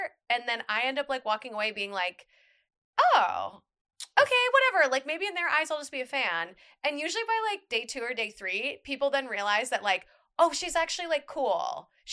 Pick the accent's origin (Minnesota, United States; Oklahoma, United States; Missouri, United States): Minnesota, United States; And I'm originally from Minnesota, but like I did my first convention in Orlando when I worked for the Walt Disney World Company.